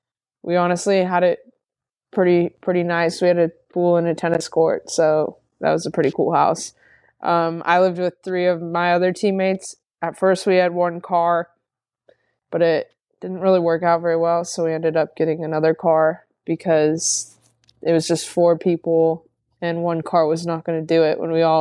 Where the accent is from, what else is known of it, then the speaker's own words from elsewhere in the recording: California, United States; now in Australia; But also just how earthy, I grew up in California, so like how earthy Australia is.